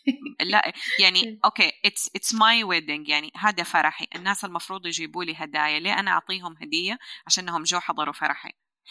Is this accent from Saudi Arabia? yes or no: yes; Riyadh, Riyadh Province, Saudi Arabia; born there; يمكن اللي ساعدني أنه أنا ولدت في الرياض بعيد عن أهلي